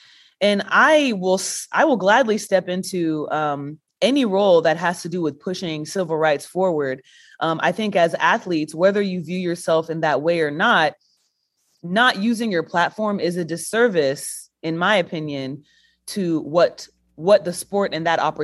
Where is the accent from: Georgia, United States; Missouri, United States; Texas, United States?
Texas, United States; I'm from Texas. Public health is a very big issue and hot point right now in Texas.